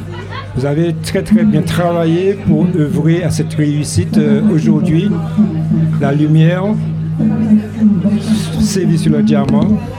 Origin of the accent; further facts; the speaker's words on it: Martinique; born there; je suis né en Martinique. Mes parents sont de Sainte-Marie.